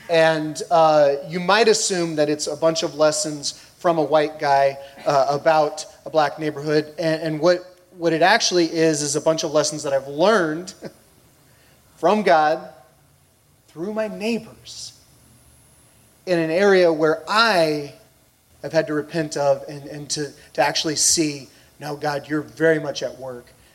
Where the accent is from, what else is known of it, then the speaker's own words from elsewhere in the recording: Jackson, Missouri, United States; now in St. Louis, United States; I grew up in Jackson, Missouri, which is important for you to know because I now live in North City, North St. Louis.